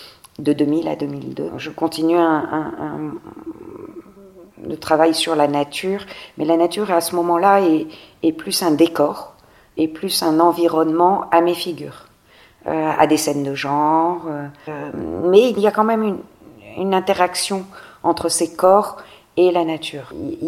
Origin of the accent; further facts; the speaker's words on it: Côte d’Ivoire; j'ai grandi en Côte d'Ivoire